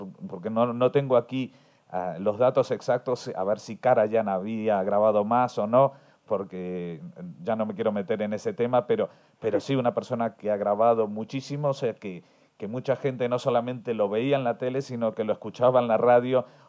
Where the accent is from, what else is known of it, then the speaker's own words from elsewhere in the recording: Argentina; Yo soy de Argentina